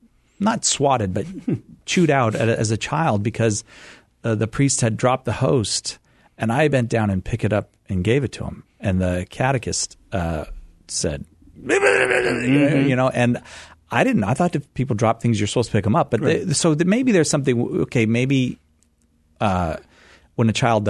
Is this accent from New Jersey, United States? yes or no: no; Boston, Massachusetts, United States; There was a kind of Irish Catholicism that I grew up in Boston, or the environs around there